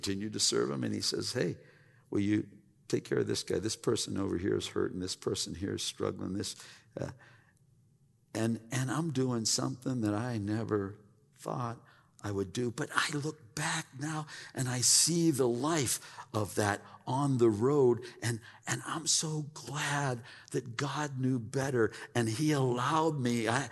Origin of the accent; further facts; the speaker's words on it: Pennsylvania, United States; I grew up in Pennsylvania. Rain is something that we had, and rivers with water.